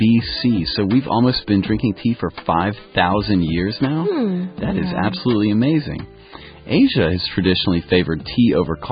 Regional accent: the South, United States; I'll have to bring you to my hometown in the United States, you know, the southern United States, famous for their sweet iced tea.

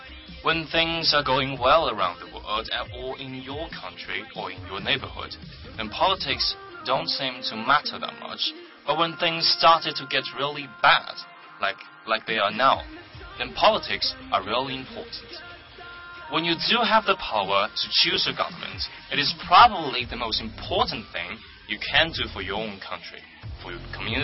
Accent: United States; I remember telling a taxi driver in Cairo, Egypt, that I was from Hong Kong, because I was afraid to admit that I was an American.

